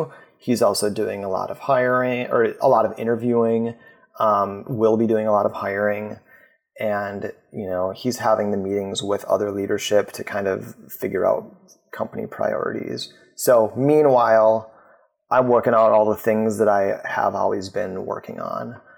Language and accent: English; Minneapolis, Minnesota, United States; I'm actually from Minneapolis as well.